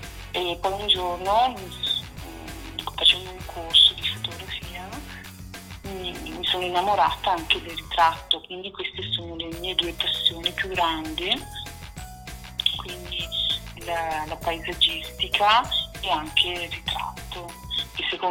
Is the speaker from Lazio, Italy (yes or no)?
no; Veneto, Italy; Allora, io vengo da San Martino di Luccoli, che è un paesino nella provincia di Padova